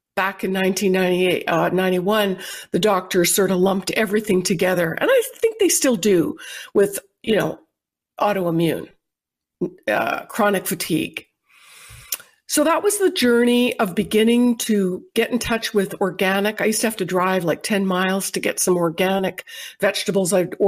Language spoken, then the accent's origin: English; Canada; I was born and raised in Canada.